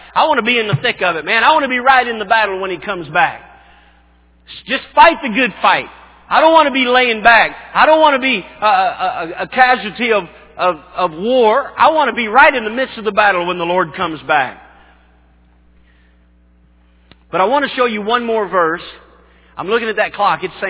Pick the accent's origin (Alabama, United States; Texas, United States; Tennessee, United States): Tennessee, United States; I grew up in Tennessee.